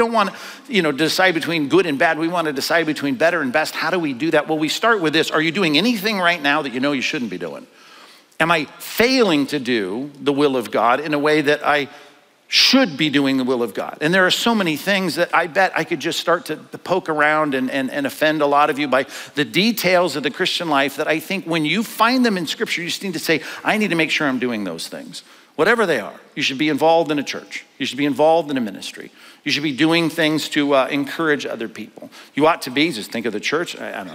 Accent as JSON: {"language": "English", "town": "Long Beach", "region": "California", "country": "United States", "tie": "born or raised there", "lives_now": "Aliso Viejo, United States", "said": "My parents, they live in the same house I grew up in Long Beach, California. And I live in Orange County now, in Aliso Viejo, down there, Laguna Hills."}